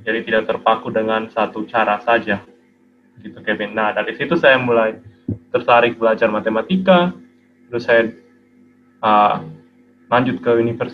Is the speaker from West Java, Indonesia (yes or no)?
no; Kupang, East Nusa Tenggara, Indonesia; keluarga saya dari papa dan mama memang lahir dan besar di Kupang, di kota Kupang seperti tadi kata Kevin. Jadi saya sejak duduk di bangku sekolah, mulai dari bangku TK hingga kuliah S1, kuliah sarjana tuh juga di universitas di Kupang